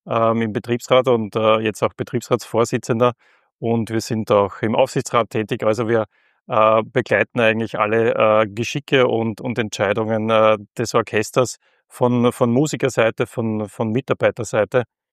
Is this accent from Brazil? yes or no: no; Lower Austria, Austria; born there; Naja, ich würde sagen, ich bin ja im Waldviertel geboren